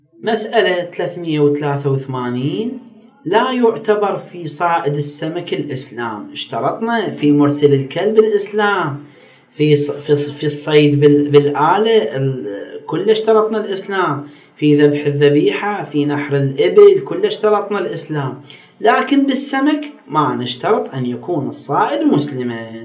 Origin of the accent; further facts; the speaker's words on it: Nasiriyah, Dhi Qar, Iraq; حتى في البصرة عندنا في الناصرية بالأهوار